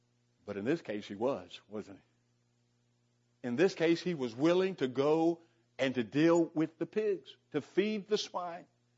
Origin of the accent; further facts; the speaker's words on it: Santa Monica, California, United States; I decided I wanted to go to my old neighborhood where I grew up in Santa Monica.